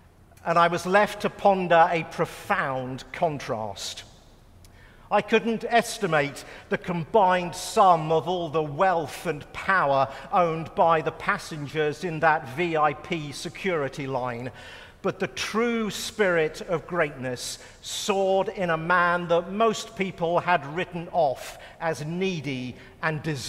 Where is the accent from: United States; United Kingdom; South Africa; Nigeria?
United Kingdom; England; And I said, "No, I'm English."